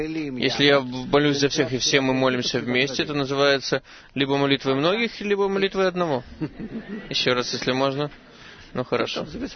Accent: Japan; Я из Японии.

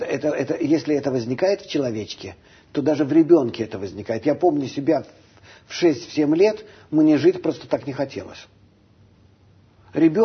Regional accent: Russia; moved away as an adult; now in Israel; Уеду я из России. Был в отказе несколько лет, и через Прибалтику уехал. В 74-м году прибыл в Израиль

